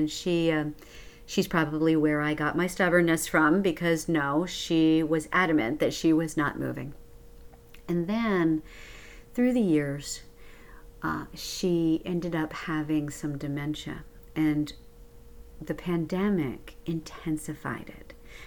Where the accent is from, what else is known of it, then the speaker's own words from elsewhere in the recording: Northeast, United States; now in Myrtle Beach, United States; So I actually am from the Northeast. I'm sure that doesn't surprise you based on my accent.